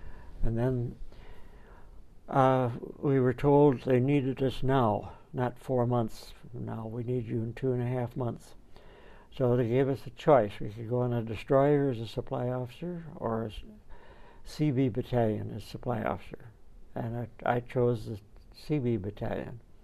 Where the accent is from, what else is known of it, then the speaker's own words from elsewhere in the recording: Battle Lake, Minnesota, United States; I grew up in Battle Lake, Minnesota, in Otter Tail County. I was raised in born in town, but I was raised on a farm for the first 5 years of my life.